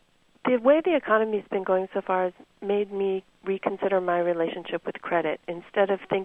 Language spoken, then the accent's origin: English; United States; I've always kind of prided myself as an American when I was living overseas